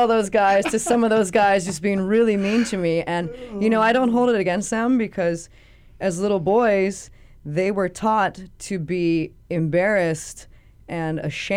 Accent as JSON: {"language": "English", "region": "Hawaii", "country": "United States", "tie": "born or raised there", "said": "it was also tough, you know, growing up in Kauai."}